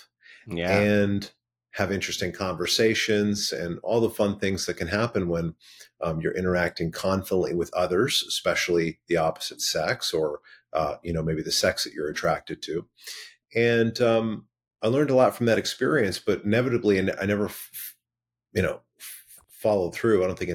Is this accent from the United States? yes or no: no; Vancouver, British Columbia, Canada; Today I'm in Arizona, but I'm based in Vancouver, BC, Canada. Proud Canadian on the West Coast.